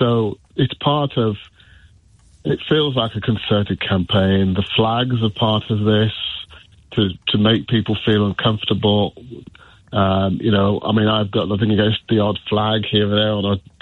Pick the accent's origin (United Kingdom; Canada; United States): United Kingdom; Walsall, West Midlands; I grew up in Walsall, so I know Birmingham.